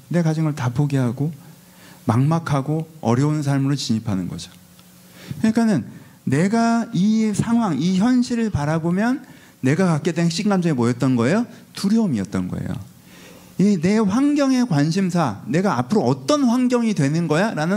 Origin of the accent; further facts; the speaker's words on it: Seoul, South Korea; 내 고향이 아니라 제 고향은 서울이에요. 근데 원적은 전라도거든요. 부모님이 다 전라도 분이어서.